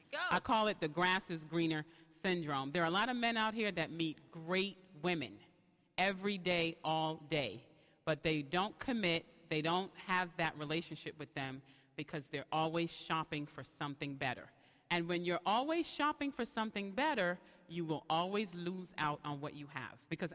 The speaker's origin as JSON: {"language": "English", "country": "Bahamas", "also_born_or_lived": "New York", "said": "The Bahamas. But I came here from New York."}